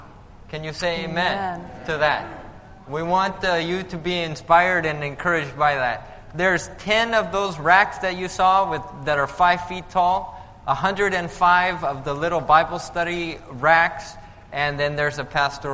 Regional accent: Loma Linda, California, United States; I am from Loma Linda, actually

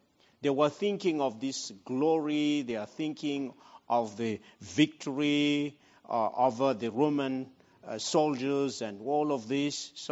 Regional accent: Madagascar; moved away as an adult; also born or lived in Congo; I'm originally from Madagascar, but I left that country in 1995. That was quite some time now, 1994.

